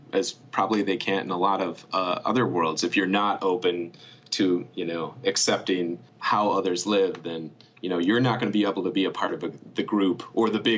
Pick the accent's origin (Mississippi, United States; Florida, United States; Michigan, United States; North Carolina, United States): Michigan, United States; Alma; This novel is set in my hometown of Elma, Michigan, which is right in the center of the Mitten, and they have a little liberal arts college there, but mostly I'd say it's a very working class town.